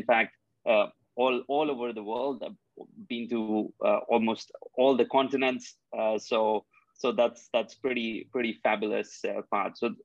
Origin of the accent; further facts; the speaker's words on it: India; when I was growing up, I grew up in India.